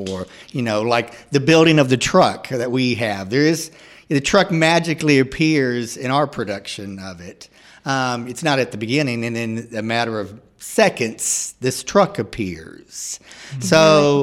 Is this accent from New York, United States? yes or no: no; Texas, United States; Yeah, I'm from Texas. You know, I'm not an Okie boy